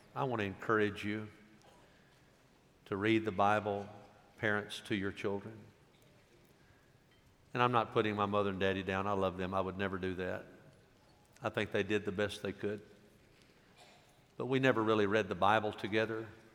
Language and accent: English; Dyersburg, Tennessee, United States; When I was a boy, growing up in Dyersburg